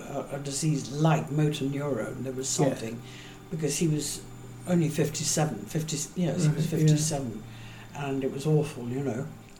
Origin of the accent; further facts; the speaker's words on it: Mexico; first language French; English is a second language; It's because I was brought up in Mexico, Spanish, my French mother, my first language